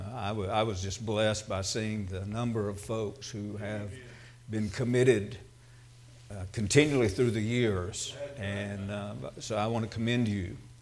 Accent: Texas, United States; thank you for recognizing me as being all Texan. I'm going to take it as a compliment

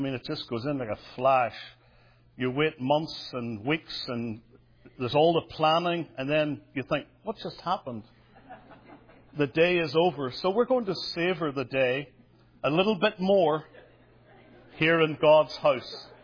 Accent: Belfast, Northern Ireland, United Kingdom; now in United States; A guy from Belfast, Northern Ireland, a woman from Iowa.

